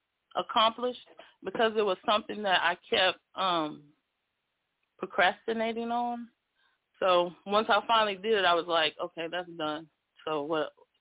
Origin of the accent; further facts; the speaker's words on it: Paris, Texas, United States; now in Fort Worth, United States; I was born and raised in Paris, Texas. I currently reside in Fort Worth, Texas.